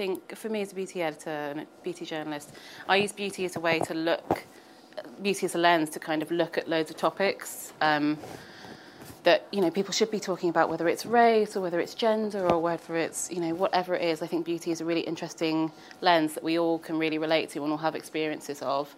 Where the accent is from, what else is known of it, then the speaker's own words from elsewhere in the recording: Newport, Wales, United Kingdom; I grew up in Newport in South Wales, where there was basically one shop that you could get makeup from, and that was